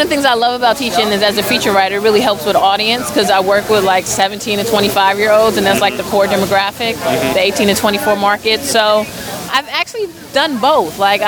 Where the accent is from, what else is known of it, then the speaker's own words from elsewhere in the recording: New York City, New York, United States; Yeah, I'm from Harlem, from New York City.